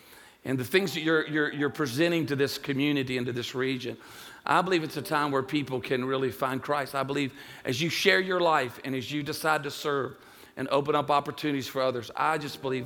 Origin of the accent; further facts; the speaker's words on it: the South, United States; She's a Cajun, so she's Cajun. I'm Italian. We're from the South.